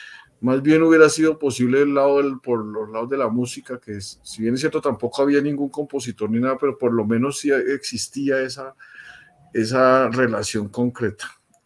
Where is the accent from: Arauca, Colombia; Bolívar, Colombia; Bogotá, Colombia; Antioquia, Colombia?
Bogotá, Colombia; also born or lived in La Tebaida; Yo Nací en la Tebaida, Quindío, pero me crié acá en Bogotá.